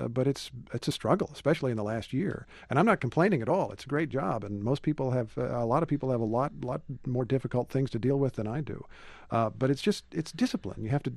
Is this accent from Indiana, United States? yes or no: yes; Carmel, Indiana, United States; I'm a guy from Indiana. I started at my high school radio station in Carmel.